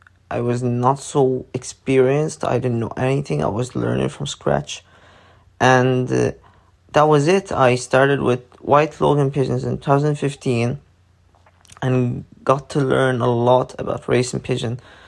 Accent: Ireland; also born or lived in Egypt; I was born in Egypt, and I moved to Ireland when I was very young. I'm 23

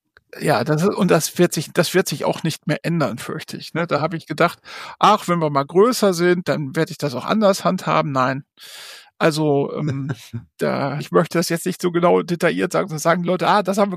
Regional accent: North Rhine-Westphalia, Germany; in der Westmünsterlandhalle in Heiden war das. Das ist ganz nah meinem Geburtsort oder meinem Heimatort.

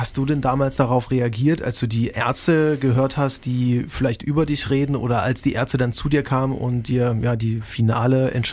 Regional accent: Oschersleben, Saxony-Anhalt, Germany; Weil ich komme aus Oschersleben, da ist eine Rennstrecke

